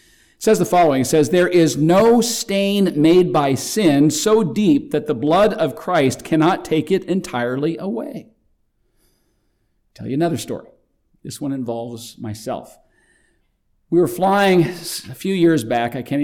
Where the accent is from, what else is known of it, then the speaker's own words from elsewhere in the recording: Canada; now in United States; my wife having grown up in Canada, and I grew up in Canada